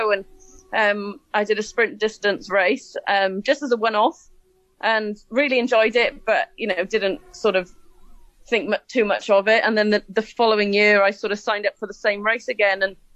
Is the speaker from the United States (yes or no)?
no; Wales, United Kingdom; moved away as an adult; now in Cairns, Australia; No, I'm originally from Wales, and I've been in Australia now for 11 years. I came out with a backpack and basically never went home.